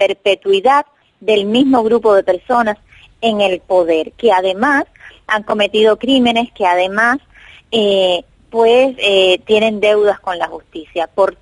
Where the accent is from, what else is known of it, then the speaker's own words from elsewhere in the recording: Cuba; Como cubana, a mí no me gusta que en mi país, que en el territorio nacional, pues se tengan cárceles de países extranjeros.